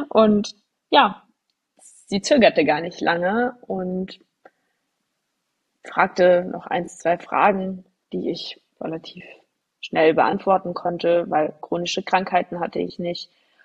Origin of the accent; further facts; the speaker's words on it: Hesse, Germany; ich komme aus der Nähe von Frankfurt, bin inzwischen 30 Jahre alt